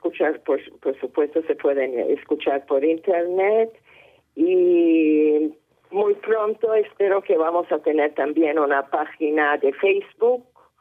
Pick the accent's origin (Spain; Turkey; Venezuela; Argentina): Turkey; Spanish is a second language; moved away; Soy de Turquía.